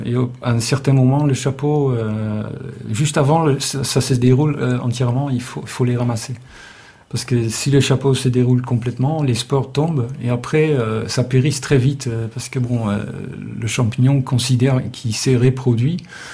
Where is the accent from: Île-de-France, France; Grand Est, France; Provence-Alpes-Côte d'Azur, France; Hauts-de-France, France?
Hauts-de-France, France; Nous, on vient du Nord, nous, on est plus dans une culture de culture de champignons, quoi.